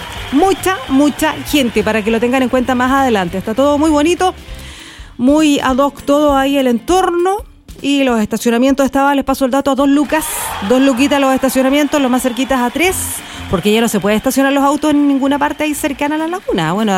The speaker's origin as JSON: {"language": "Spanish", "town": "Concepción", "region": "Biobío", "country": "Chile", "said": "porque si somos de Conce, tenemos que apoyar al Conce"}